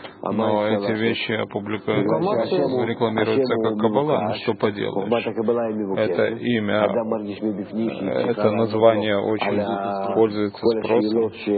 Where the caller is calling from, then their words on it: Beit Shemesh, Jerusalem District, Israel; я из Бет-Шемеш.